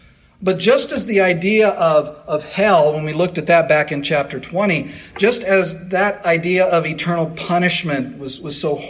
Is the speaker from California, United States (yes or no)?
yes; California, United States; moved away as an adult; also born or lived in Michigan; Back in 2003, Cindy and I moved from Southern California, where we had both generally Southern California, where we had grown up. We moved to Michigan.